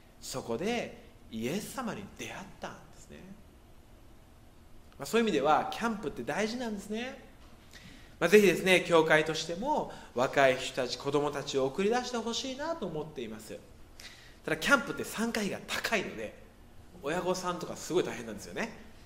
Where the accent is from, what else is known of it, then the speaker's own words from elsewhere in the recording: Kobe, Hyogo, Japan; moved away as an adult; now in Tokyo, Japan; 私は関西の神戸の出身なんですけれども、東京に来た時には